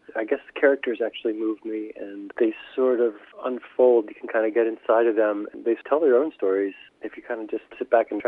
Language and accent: English; Maryland, United States; now in Kingston, United States; I grew up in Maryland on the western and the eastern shore. It's a state that's sort of split in half by the Chesapeake Bay. There is the yin and the yang, and I lived on both sides.